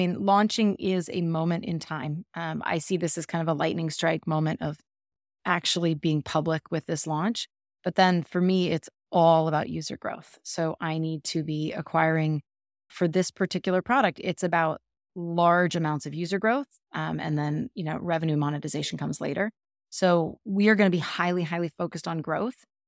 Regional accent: California, United States; I grew up in Northern California, and my grandmother always had pears, and I cannot get one for the life of me where I live now.

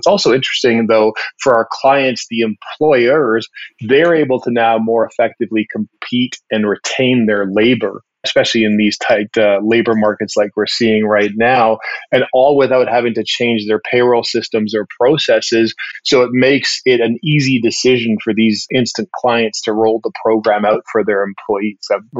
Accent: Vancouver, British Columbia, Canada; now in Atlanta, United States; I'm from Vancouver, Canada originally and living in beautiful Atlanta, Georgia over the last few years.

